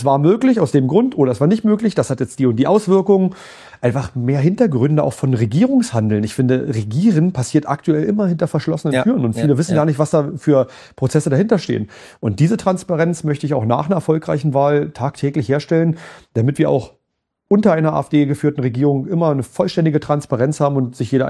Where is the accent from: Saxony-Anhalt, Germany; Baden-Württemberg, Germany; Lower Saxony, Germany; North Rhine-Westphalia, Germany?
Saxony-Anhalt, Germany; Tangermünde; Ich bin auch im Stadtrat in Tangermünde bei mir, meine Heimat.